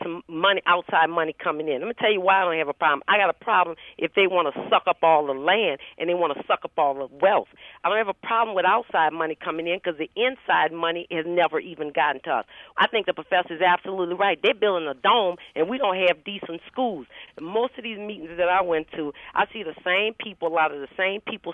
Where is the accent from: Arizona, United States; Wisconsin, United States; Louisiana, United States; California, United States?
Louisiana, United States; New Orleans; I'm from New Orleans.